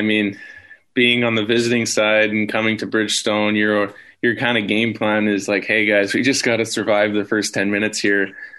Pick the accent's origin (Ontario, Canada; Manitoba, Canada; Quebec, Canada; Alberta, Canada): Alberta, Canada; Edmonton; And I picked Edmonton, not just because it was my hometown, but I thought it was a great opportunity for me to play right away, which was important for me.